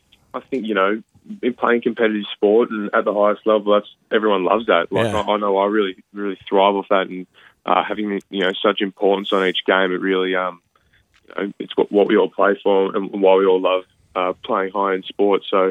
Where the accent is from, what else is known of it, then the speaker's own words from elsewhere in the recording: Canberra, Australian Capital Territory, Australia; we are hoping to get another game in Canberra soon, and we'd love to play in our second home and my hometown.